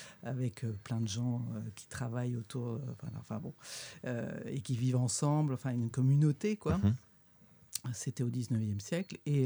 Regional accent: Paris, Île-de-France, France; moi je suis parisienne, donc j'ai plutôt une enfance

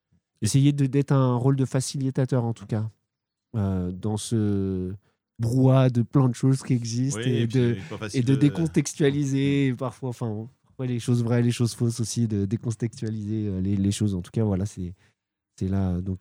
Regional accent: Le Havre, Normandy, France; now in Gonneville, France; j'ai grandi au Havre, au quartier de l'Eure, au Mont-Gaillard. Et je suis sur Gonneville, Anglesqueville, du coup, depuis 13 ans.

